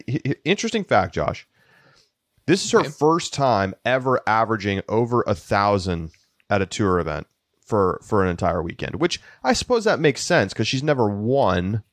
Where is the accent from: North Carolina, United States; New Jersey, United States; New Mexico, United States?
New Mexico, United States; I'm from New Mexico.